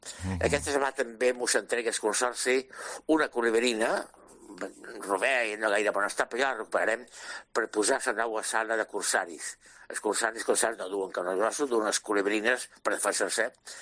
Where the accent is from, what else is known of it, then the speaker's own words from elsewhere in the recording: Catalonia, Spain; Que punyeta, sóc de Cerdanya.